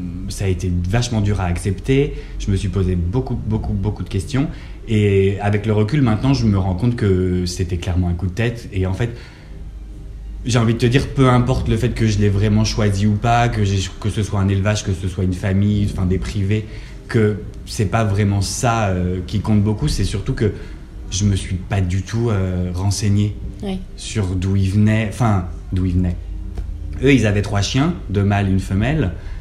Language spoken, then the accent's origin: French; Paris, Île-de-France, France; born there; J'habite à Paris, je suis né à Paris dans une meute de 5 frères et sœurs.